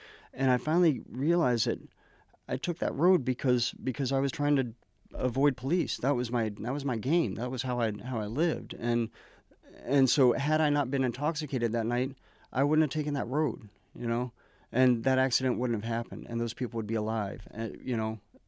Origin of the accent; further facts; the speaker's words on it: North Carolina, United States; Kind of all over down south, mostly. You know, I predominantly North Carolina. Mm-hmm. My family, we lived in South Carolina when I was very young, and my mother and her side of the family is from Alabama.